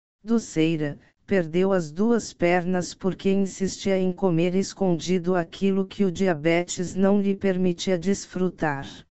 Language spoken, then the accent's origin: Portuguese; Central-West, Brazil; born there; Nasci no Planalto Central, fruto da união entre uma goiana e um mineiro. Na linhagem materna, nossas origens remontam ao antigo norte do estado de Goiás